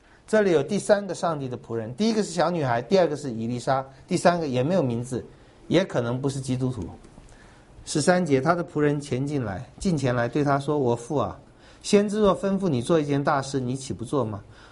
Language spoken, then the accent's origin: Chinese; Taiwan; 我们台湾人一定拜乌鸦。